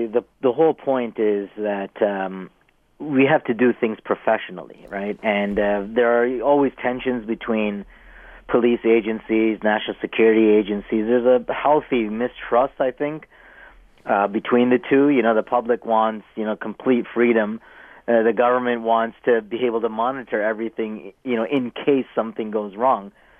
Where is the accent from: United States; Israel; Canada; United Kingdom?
Canada; I did come back to a newfound appreciation for being Canadian and what that means.